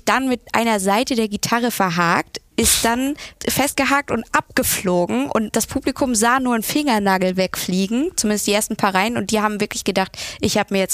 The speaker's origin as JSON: {"language": "German", "region": "eastern Germany", "country": "Germany", "said": "ich komme aus dem Osten, also haben wir"}